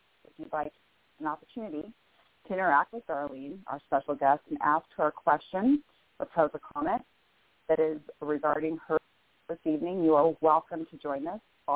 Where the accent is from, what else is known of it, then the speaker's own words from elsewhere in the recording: Bellevue, Washington, United States; I am from Bellevue, Washington.